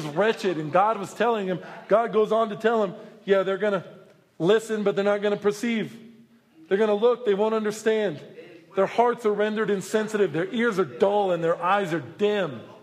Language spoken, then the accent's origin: English; United States; I'm an American. I love myself.